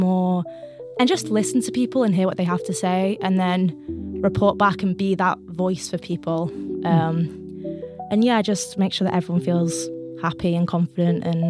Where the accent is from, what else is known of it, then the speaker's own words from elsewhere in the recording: Stoke-on-Trent, West Midlands, United Kingdom; So I'm from Stoke-on-Trent.